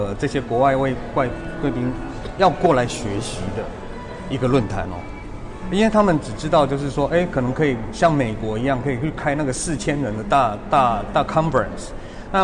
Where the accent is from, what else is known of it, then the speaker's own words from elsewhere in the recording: Taiwan; 就是我们台湾人，就是我们台湾